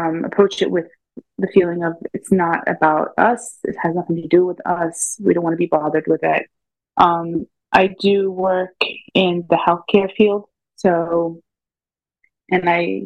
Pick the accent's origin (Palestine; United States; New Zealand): Palestine; So usually I always kid by saying, "Oh, I'm from Ocean City," but they're like, "Where are you from?" Like, "Where are you really from?" I'm like, and then when I used to say I'm from Palestine, they were like